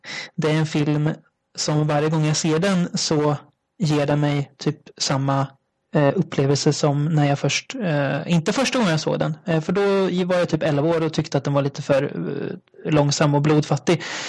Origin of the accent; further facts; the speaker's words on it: Degerfors, Örebro County, Sweden; jag är från Degerfors, en liten håla får man säga i Värmland, där det inte ens bor 10 000 pers.